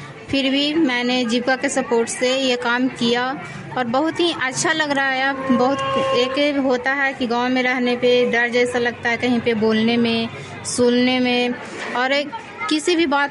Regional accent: Rukhai, Bihar, India; मैं चंडी प्रखंड रुखाई पंचायत की निवासी हूँ।

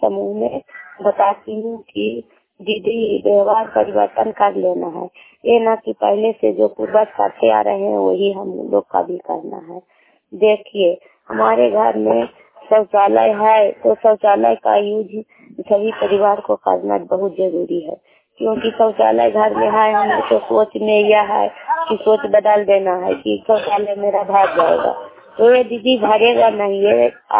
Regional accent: Bihar, India; हम नालंदा जिला के रहने वाली हूँ।

